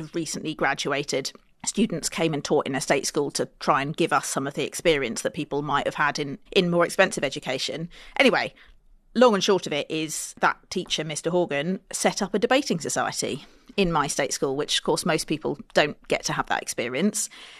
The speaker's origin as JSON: {"language": "English", "town": "Fleet", "region": "South East England", "country": "United Kingdom", "tie": "born or raised there", "said": "I grew up in Fleet in Hampshire, and most of my family are from that area around the Hampshire-Surrey border."}